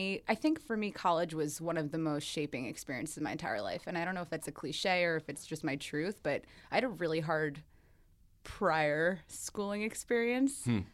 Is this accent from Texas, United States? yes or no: no; Long Island, New York, United States; moved away; we moved from Long Island, which I don't really like to promote. Okay. and I've since lost my accent.